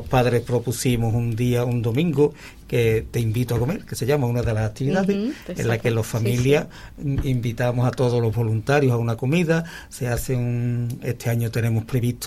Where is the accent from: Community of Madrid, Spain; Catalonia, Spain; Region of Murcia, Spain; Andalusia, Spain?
Andalusia, Spain; El Saucejo; He también hablado en mi pueblo, porque yo no soy de Osuna, soy del Saucejo